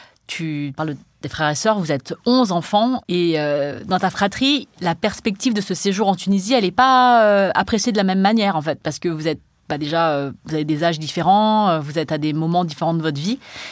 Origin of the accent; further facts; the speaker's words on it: Cambodia; parce que je suis chinoise du Cambodge